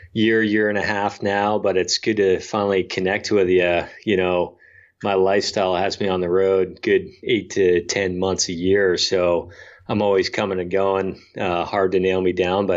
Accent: East Coast, United States; So growing up on the East Coast, I spent a lot of time in the mountains.

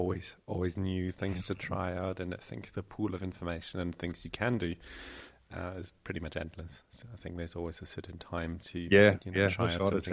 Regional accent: Germany; now in New Zealand; here I was from Germany, came to New Zealand

